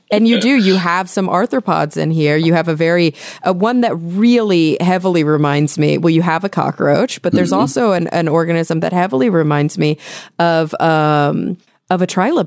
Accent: the South, United States; We call them roly-polies growing up in the South.

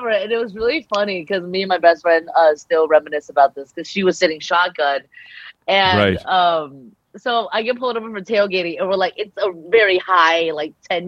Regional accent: Temple City, California, United States; Next to Arcadia, you know, I grew up in Temple City

